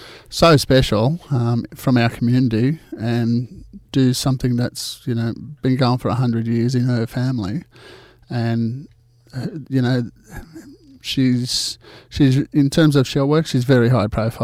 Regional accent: La Perouse, New South Wales, Australia; when I was a child growing up in La Perouse, that was our backyard

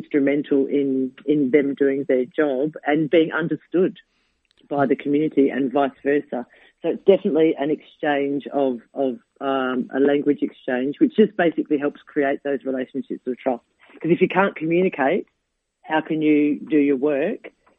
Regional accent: Broome, Western Australia, Australia; My cousin Cornell Ozies is the writer director and we're both from the Kimberleys. We're Broome people.

